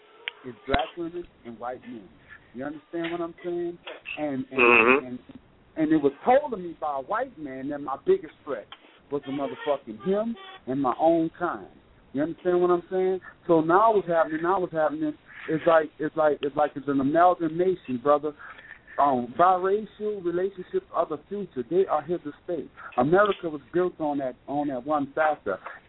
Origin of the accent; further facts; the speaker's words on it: the South, United States; and I'm from the South, but I don't like speaking to motherfuckers.